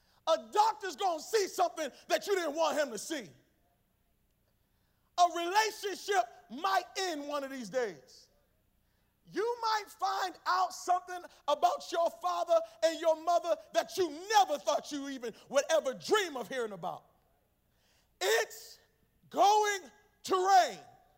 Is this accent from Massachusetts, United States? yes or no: yes; Boston, Massachusetts, United States; I grew up in Boston.